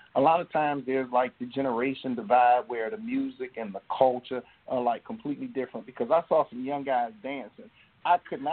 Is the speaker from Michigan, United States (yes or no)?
no; Washington, District of Columbia, United States; I'm from Washington, D.C., and D.C. was violent when we grew up there. It was called the murder capital.